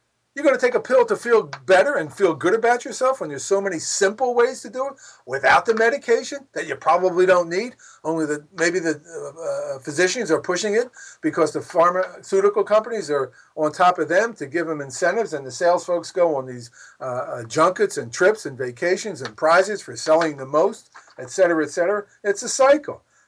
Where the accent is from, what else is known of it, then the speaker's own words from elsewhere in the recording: Philadelphia, Pennsylvania, United States; But he's from Philly. I'm from Philly. We got a common ground.